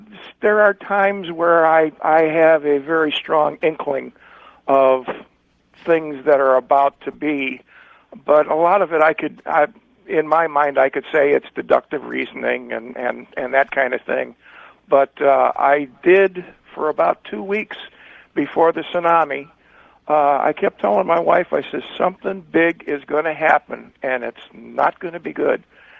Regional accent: California, United States; I'm from Ventura County, California, down at the base of the Casitas, Lake Casitas.

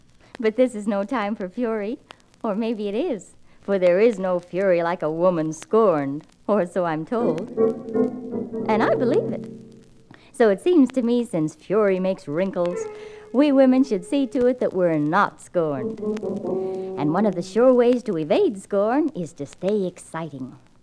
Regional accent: Michigan, United States; born there; You know, even though I was born in Michigan

